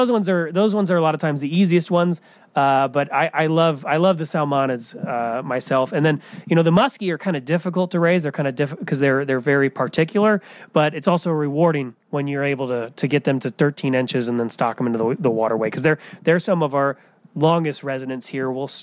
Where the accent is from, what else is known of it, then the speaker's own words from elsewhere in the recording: Indiana, United States; So I came from Indiana originally